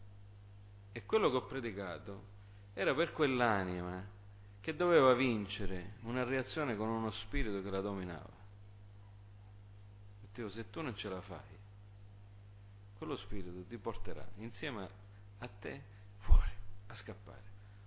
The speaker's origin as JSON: {"language": "Italian", "country": "United States", "tie": "born or raised there", "said": "Io sono cresciuto in America"}